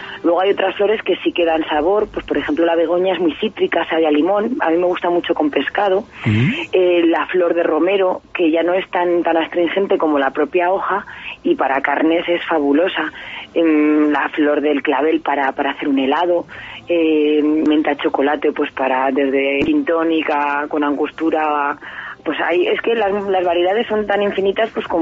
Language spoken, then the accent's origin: Spanish; Olvega, Castile and León, Spain; also born or lived in Soria; now in Zaragoza, Spain; Sí, sí, soy de Olvega y he estado muchos años en Soria viviendo y bueno, y ahora estoy aquí en Zaragoza, cerquita también.